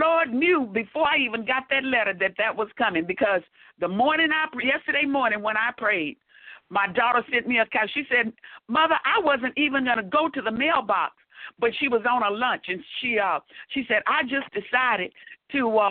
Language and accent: English; Texas, United States; moved away; because I'm from Texas where it's hot and it's very cold here.